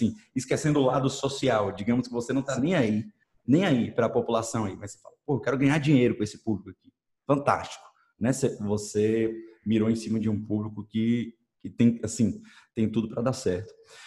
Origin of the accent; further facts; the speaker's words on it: Salvador, Bahia, Brazil; eu sou nascido em Salvador e fui criado boa parte aí, apesar de ter morado em muitas cidades